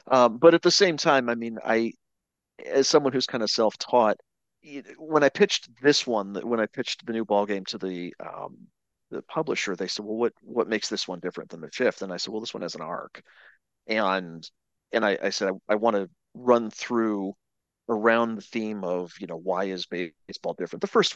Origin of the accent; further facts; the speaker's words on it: Cleveland, Ohio, United States; now in Atlanta, United States; I'm from Cleveland. I live in Atlanta.